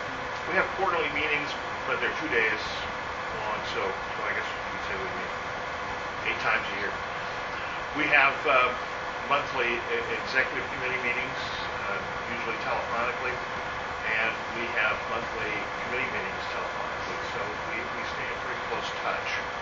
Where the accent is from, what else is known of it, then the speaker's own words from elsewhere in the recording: Washington, United States; I'm from Washington State.